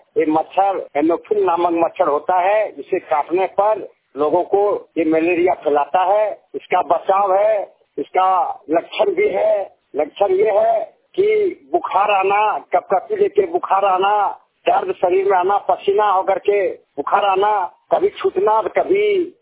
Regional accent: Basantpur, Jharkhand, India; प्रखंड देवघर पंचायत धरवाली थाना जसीडी ग्राम बसंतपुर का रहने वाला हूँ।

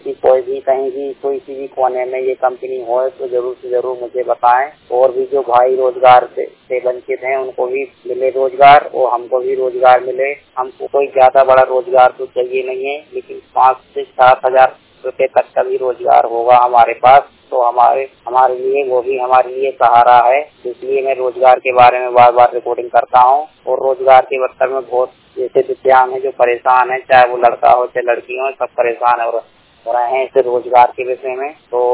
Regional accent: Bhopal, Madhya Pradesh, India; मैं भोपाल जिले का निवासी हूँ।

